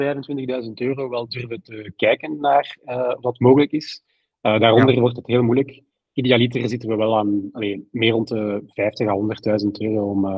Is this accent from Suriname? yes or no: no; Belgium; En we zijn drie Belgen. We hebben altijd geprobeerd om uit België te bouwen